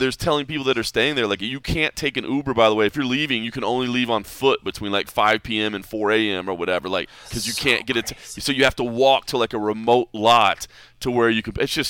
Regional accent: Dallas-Fort Worth, Texas, United States; now in Las Vegas, United States; I mean, I grew up in Dallas-Fort Worth. Like, I grew up in a sprawling metroplex where you can drive for hours and you're still there.

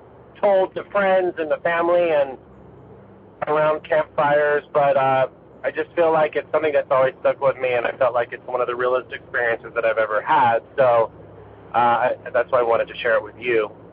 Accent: Marietta, Georgia, United States; I'm from Atlanta, Georgia, from the suburbs of Atlanta, from a small town called Marietta. Live very close to Kennesaw Mountain

